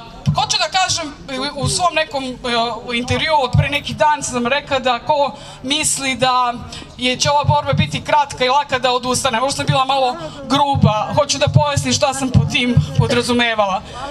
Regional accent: Velika Kruševica, Šumadija and Western Serbia, Serbia; Ja dolazim iz Leča, iz Velike Kruševice, preciznije tamo živim kod Rekovca i pozdravljam vas u ime svih Levčana.

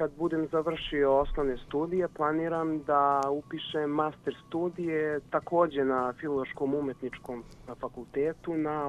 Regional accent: Kragujevac, Šumadija, Serbia; born there; rođen sam u Kragujevcu, imam 22 godine

